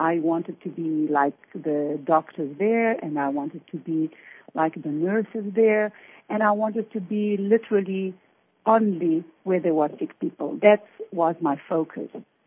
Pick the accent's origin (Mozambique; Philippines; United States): Mozambique; growing up in Mozambique, you know, it was, and it still is, one of the poorest countries in the world.